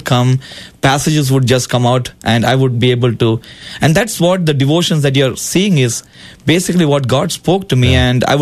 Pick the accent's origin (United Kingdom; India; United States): India; Northeast India; born there; I was born in India, in the northeastern part of India